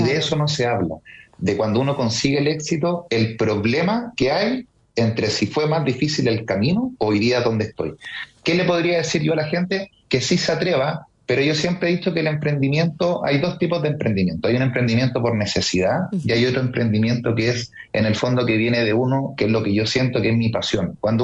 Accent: Viña del Mar, Valparaíso, Chile; yo soy de Viña, ¿sí?, en Viña hay una carrera

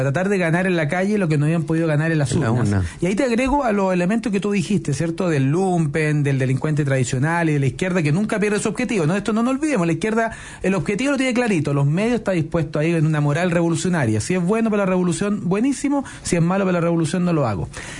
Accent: San Bernardo, Santiago Metropolitan, Chile; Mira, yo soy de San Bernardo

